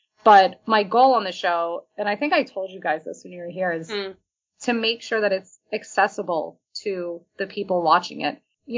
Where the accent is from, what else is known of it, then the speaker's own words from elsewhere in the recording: New York, United States; I grew up in New York. I moved out when I was 16, and my father was in the business.